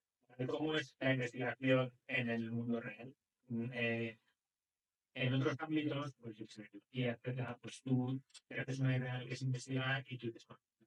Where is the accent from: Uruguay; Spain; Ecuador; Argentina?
Spain; Madrid, Community of Madrid; yo soy de Madrid de toda la vida.